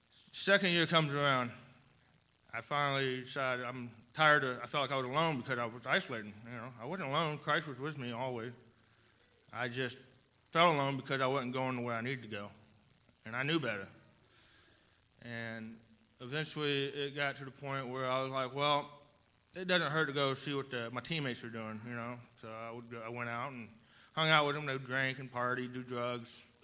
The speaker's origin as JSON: {"language": "English", "region": "Georgia", "country": "United States", "tie": "born or raised there", "said": "I'm pretty sure y'all all heard that I'm from Georgia, obviously. I have a little bit of an accent, yes. And I don't say you, I say y'all."}